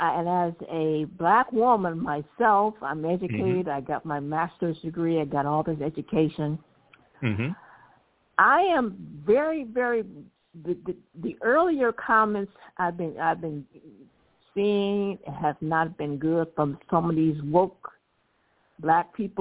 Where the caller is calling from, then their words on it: Detroit, Michigan, United States; I'm calling from Detroit.